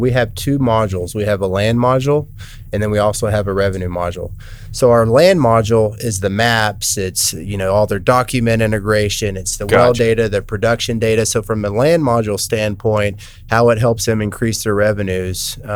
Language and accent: English; Midland, Texas, United States; kind of growing up in Midland, Texas, I was exposed to minerals and the oil and gas space.